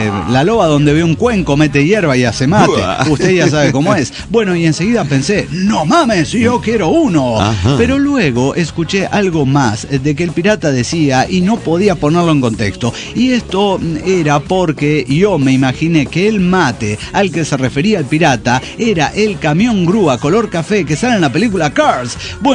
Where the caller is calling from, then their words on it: Mérida, Yucatán, Mexico; desde Mérida, Yucatán.